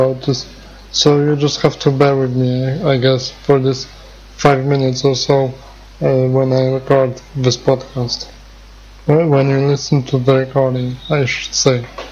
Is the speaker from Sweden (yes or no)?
no; Poland; English is a second language; I'm from Poland